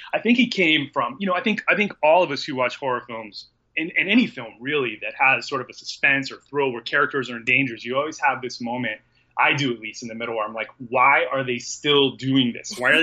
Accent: United States; I'm American. I've grown up in the United States.

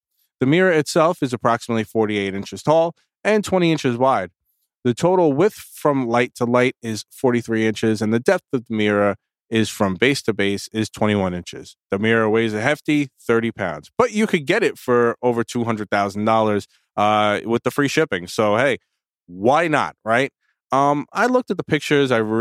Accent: United States; I'm American. I don't know Celsius, unfortunately.

